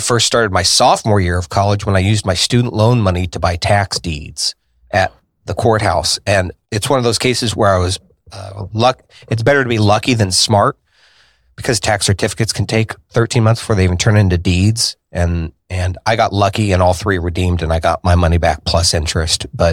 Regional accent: Indianapolis, Indiana, United States; born there; So I was born here in Indianapolis on the north side

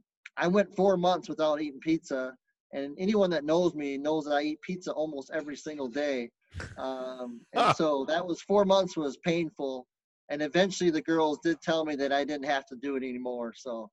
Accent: Lubbock, Texas, United States; And I grew up, I was born in Lubbock, Texas. So I've always loved Texas Tech

